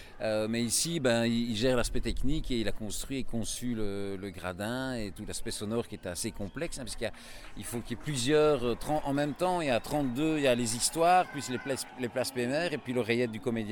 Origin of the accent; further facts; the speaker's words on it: Namur, Wallonia, Belgium; Donc on a une quinzaine de comédiens, on vient de Namur